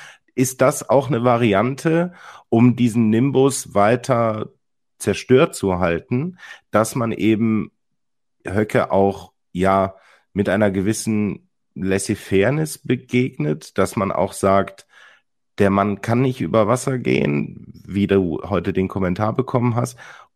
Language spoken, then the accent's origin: German; Cologne, North Rhine-Westphalia, Germany; Für mich als Kölner ist das ganz schwer